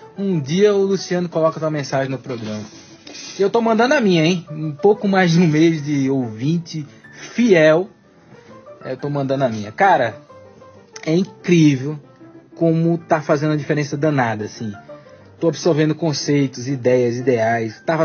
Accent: Recife, Pernambuco, Brazil; now in Brasília, Brazil; tenho 34 anos, sou de Recife, moro em Brasília tem 10 anos já.

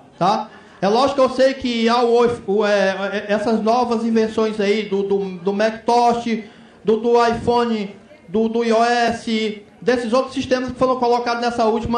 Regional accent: Ceará, Brazil; eu sou do Ceará.

